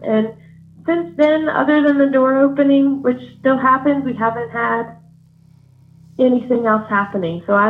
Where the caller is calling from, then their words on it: Virginia, United States; I'm calling from Virginia.